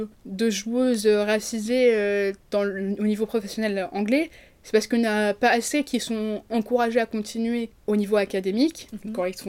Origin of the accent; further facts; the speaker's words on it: Paris, Île-de-France, France; nous, on vient de Paris. Quand je vois l'équipe de France féminine de foot ou l'équipe masculine de foot, j'ai l'impression de voir la France dans laquelle j'ai toujours vécu.